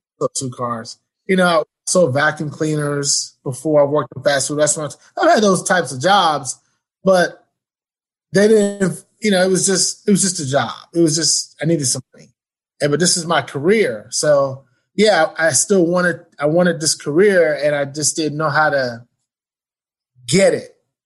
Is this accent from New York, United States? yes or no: yes; New York, United States; I was learning how to be a sports writer because I'm in Texas, I'm from New York.